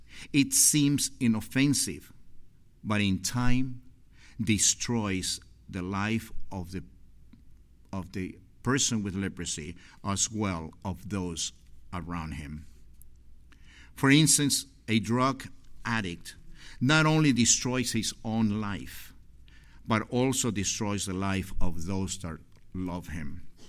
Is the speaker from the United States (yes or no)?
no; Ecuador; English is a second language; I'm a gringo from Ecuador, so I have problems with the language still.